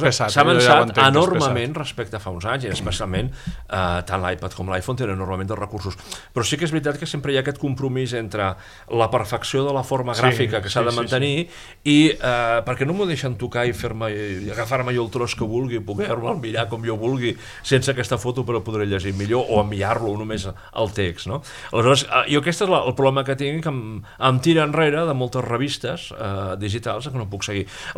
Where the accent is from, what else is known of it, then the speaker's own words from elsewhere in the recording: Catalonia, Spain; Com a català